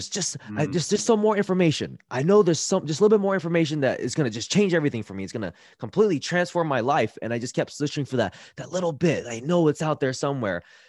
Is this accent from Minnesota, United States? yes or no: no; Los Angeles, California, United States; When I was growing up in East LA, I remember I was on the playground.